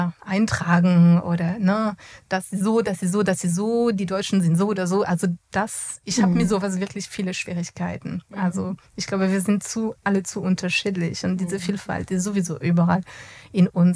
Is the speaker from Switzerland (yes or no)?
no; France; German is a second language; now in Germany; weil als Französin wäre diese Frage nie möglich